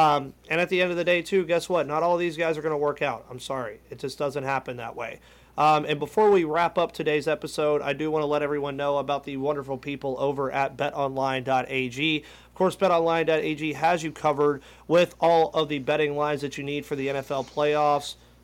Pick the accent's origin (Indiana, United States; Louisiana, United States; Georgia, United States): Georgia, United States; also born or lived in Pittsburgh, United States; Because growing up down here, because I grew up in Georgia. I was born in Pittsburgh, but I grew up down here.